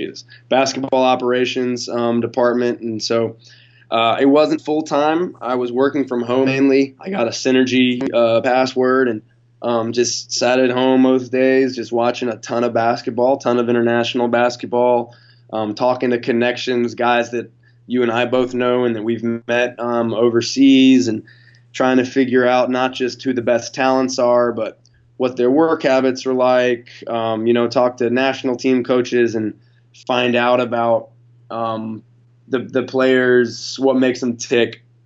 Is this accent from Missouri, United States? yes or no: no; Atlanta, Georgia, United States; like I said, I'm from Atlanta, grew up there, avid Hawks fan throughout the doldrums.